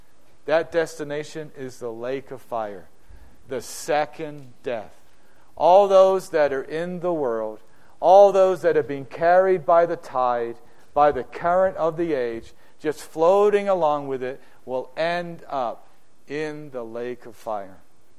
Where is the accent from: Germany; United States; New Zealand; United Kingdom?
New Zealand; I grew up in New Zealand, and in New Zealand, there's a lot of outdoor things to do.